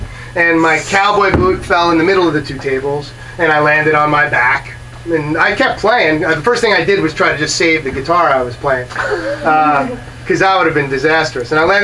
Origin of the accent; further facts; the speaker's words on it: Brooklyn, New York, United States; I grew up in Brooklyn, New York, Marine Park, Brooklyn.